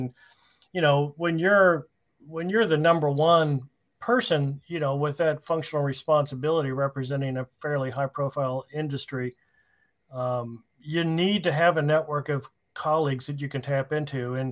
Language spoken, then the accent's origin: English; St. Louis, Missouri, United States; Met my wife there, and you know, the Carolinas have been my home ever since. I'm originally from St. Louis area.